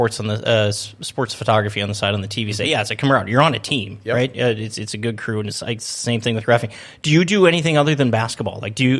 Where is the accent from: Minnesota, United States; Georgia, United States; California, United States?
Minnesota, United States; Lancaster; I grew up in Lancaster, Minnesota. When I went to school, it was Kitson County North.